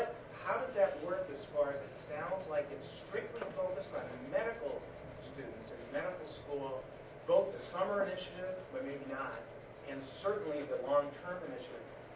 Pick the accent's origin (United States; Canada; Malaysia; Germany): United States; Philadelphia, Pennsylvania; I'm from Philadelphia, but to talk about Philadelphia.